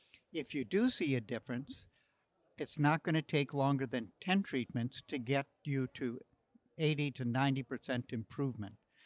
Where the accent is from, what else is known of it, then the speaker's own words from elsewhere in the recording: Paradise, California, United States; I'm from Paradise, California.